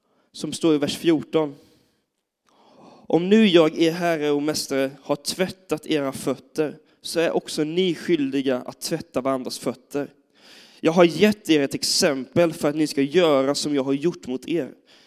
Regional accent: Gothenburg, Västra Götaland County, Sweden; jag är pastor, jag är från Göteborg.

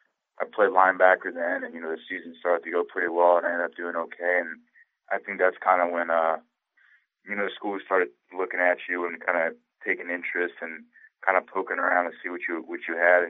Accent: Cincinnati, Ohio, United States; You know, obviously I'm from Cincinnati. I think it would have been cool for the Bengals, you know, being back in your hometown, a team you grew up watching.

